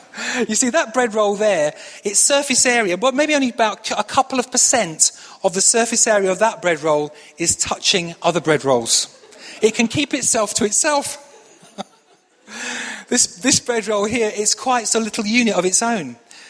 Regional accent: Manchester, North West England, United Kingdom; Could be I was brought up in Manchester, maybe, I don't know.

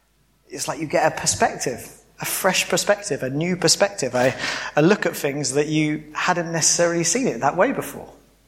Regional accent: United Kingdom; And as British people, we are rubbish at talking about money, so that's okay.

